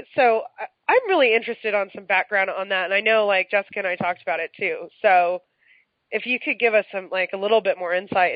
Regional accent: California, United States; I usually can pronounce Spanish last names relatively easily because I grew up in California

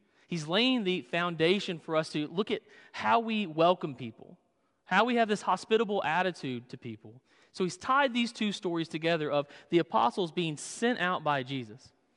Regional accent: Southern United States, United States; Now, I'm from the South. I love cornbread.

